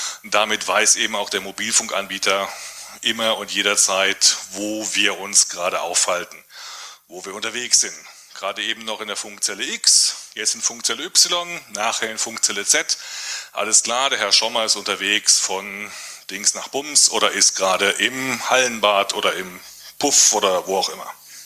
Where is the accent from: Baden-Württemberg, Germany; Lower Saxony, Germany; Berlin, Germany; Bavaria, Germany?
Baden-Württemberg, Germany; Stuttgart; Ich komme aus Stuttgart und bin dort im NoSpy e.V. aktiv.